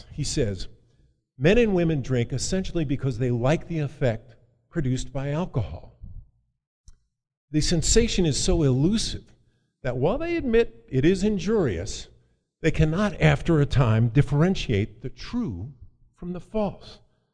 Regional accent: New Jersey, United States; asleep in our beautiful suburban home, I would say lower middle class house in suburban New Jersey. We're Irish Catholic, CIA, Catholic Irish alcoholic.

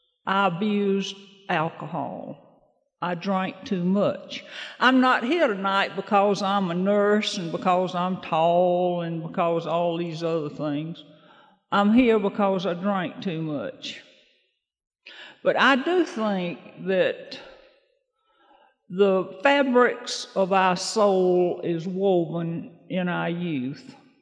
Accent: Alabama, United States; And I'm from Alabama. I saw we had a good representation from Alabama here tonight.

